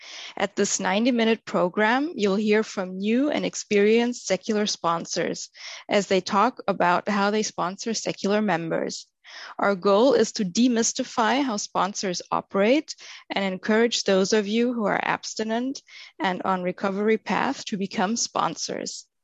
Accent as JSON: {"language": "English", "country": "Germany", "second_language": "English", "said": "I'm from Germany"}